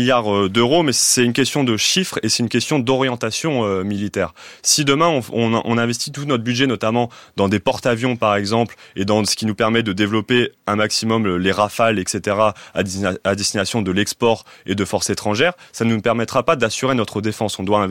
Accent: Amiens, Hauts-de-France, France; Chez moi, à Amiens, les fermetures des usines, le recul des services publics, la mise en concurrence des agriculteurs

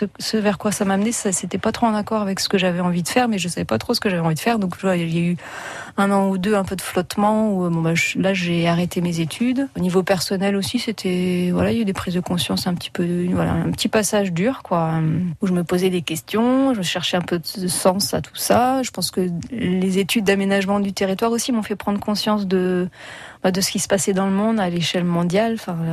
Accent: Bayonvillers, Hauts-de-France, France; je suis originaire de Bayonvillers.

